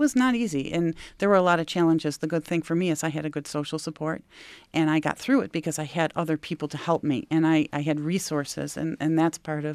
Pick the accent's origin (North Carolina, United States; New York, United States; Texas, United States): New York, United States; Buffalo; It was in south of Buffalo. So I finished high school.